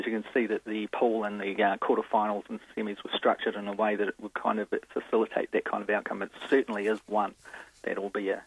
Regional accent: New Zealand; as a Kiwi, you know, if the All Blacks went in that final

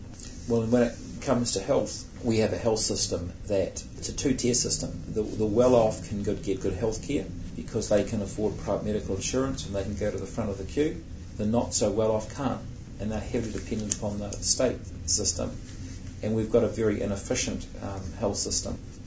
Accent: Auckland, New Zealand; when I grew up in Pepetoetoe, it was an average income suburb. It wasn't a rich suburb. It wasn't a poor suburb.

